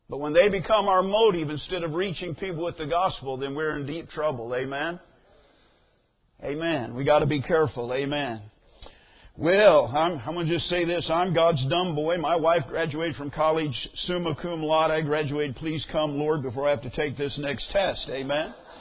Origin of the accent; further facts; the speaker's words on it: Kansas, United States; I grew up in Kansas. They write ha-ha on a piece of paper rather than laughing.